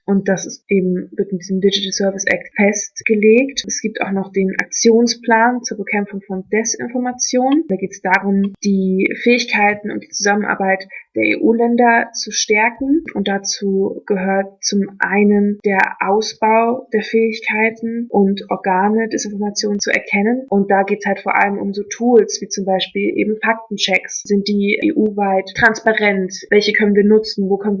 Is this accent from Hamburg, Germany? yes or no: yes; Hamburg, Germany; Also ich komme aus Hamburg ursprünglich